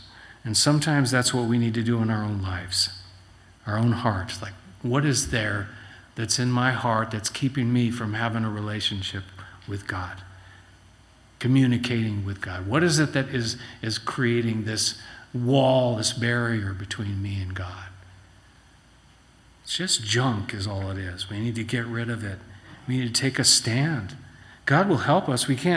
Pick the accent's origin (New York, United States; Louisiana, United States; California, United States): California, United States; San Diego; You know, I mentioned I grew up in San Diego. I grew up in Claremont